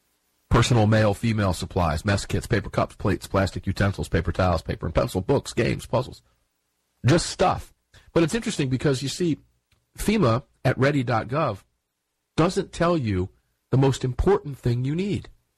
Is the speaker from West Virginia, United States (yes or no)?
no; Tampa, Florida, United States; I spent many years, I consider Tampa, Florida my hometown. It's where both my kids were born. It's where I was married.